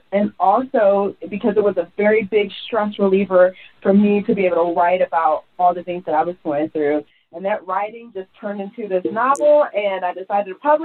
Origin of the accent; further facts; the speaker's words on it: Washington, District of Columbia, United States; I am originally from Washington, D.C.